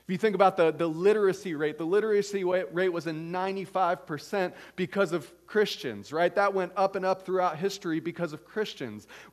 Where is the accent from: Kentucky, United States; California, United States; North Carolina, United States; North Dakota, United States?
North Carolina, United States; Durham; moved away; But once I moved away from Durham and got a little bit older, I stopped caring about basketball as much.